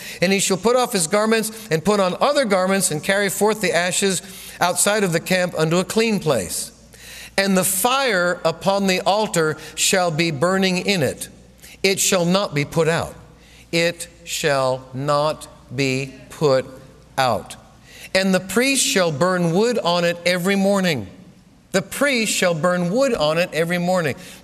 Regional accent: New England, United States; You know, I came out of the Episcopal Church. I grew up in New England, came out of the Episcopal Church.

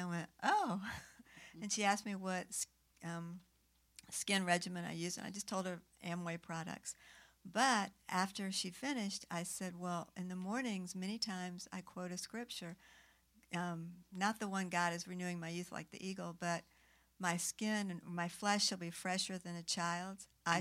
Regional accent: Florida, United States; because I grew up in Florida

